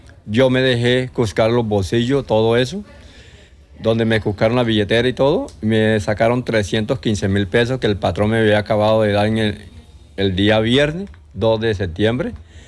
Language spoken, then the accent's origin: Spanish; Magangué, Bolívar, Colombia; Vengo de Mangueo, Bolívar, vengo de la costa.